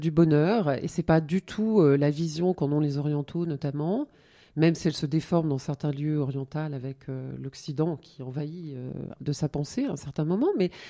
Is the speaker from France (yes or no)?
yes; Lyon, Auvergne-Rhône-Alpes, France; born there; also born or lived in New Caledonia / Drôme / Grenoble; Alors moi, je me dis Rhône-Alpine, Auvergne-Rhône-Alpine, puisque je suis née à Lyon, mais j'ai beaucoup voyagé. J'ai fait un séjour en Nouvelle-Calédonie